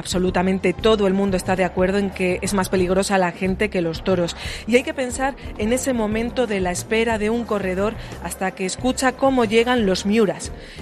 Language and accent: Spanish; Madrid, Community of Madrid, Spain; yo que vengo de Madrid